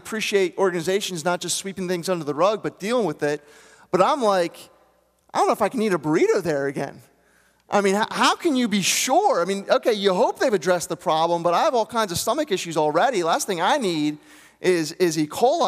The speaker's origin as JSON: {"language": "English", "region": "New Jersey", "country": "United States", "said": "I'm originally from South Jersey, and like that's as good as it gets."}